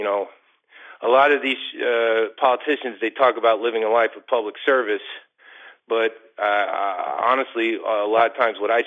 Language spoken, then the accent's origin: English; Lexington, Kentucky, United States; also born or lived in Bowling Green; I was born in Lexington, Kentucky, August 7th, 1974, at the Good Samaritan Hospital, and I spent my childhood between there, and I actually spent a couple of years in Bowling Green